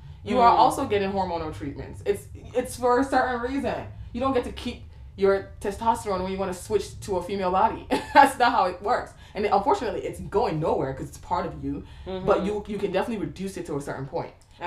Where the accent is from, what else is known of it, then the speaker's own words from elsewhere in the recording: Nigeria; So I, you know, traditionally just being Nigerian, you also have to deal with that shit.